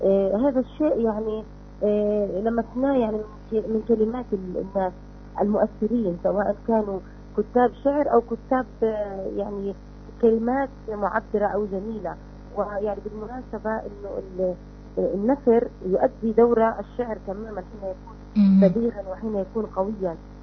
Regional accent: Palestine; في شعراء من موريتانيا كتبوا عن فلسطين، وكان هذا شيء مشجع لنا كفلسطينيين أن نستمر في قضيتنا وفي ثورتنا.

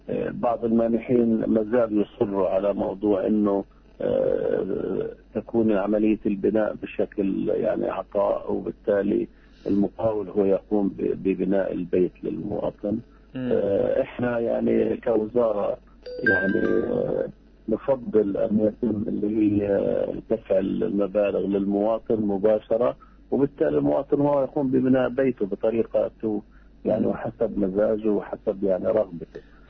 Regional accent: West Bank, Palestine; يعني عندنا في الضفة

